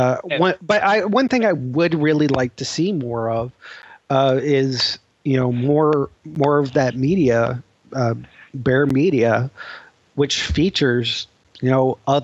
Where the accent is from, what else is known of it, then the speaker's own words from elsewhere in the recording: Minnesota, United States; remember, I'm from Minnesota.